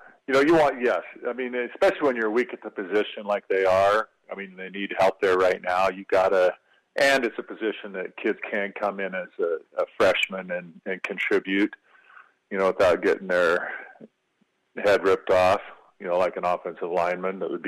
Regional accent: Michigan, United States; when I grew up in Michigan, come up and feel our heads because we were Mormon and they thought we had horns in our head.

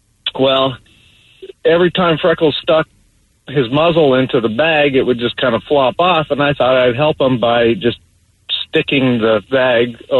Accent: Olympia, Washington, United States; And I grew up in Olympia and in a nice neighborhood, and there was a lady there who cut the kids' hair in the neighborhood, as things used to be.

